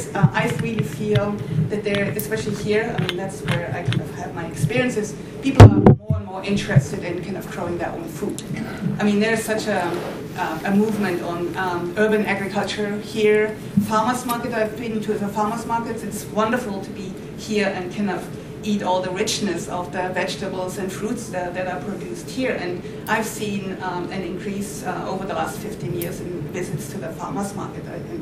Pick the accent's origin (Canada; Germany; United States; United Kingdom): Germany; I'm originally from Germany, and when I was a teenager, I actually went around with my little motorbike and collected herbs.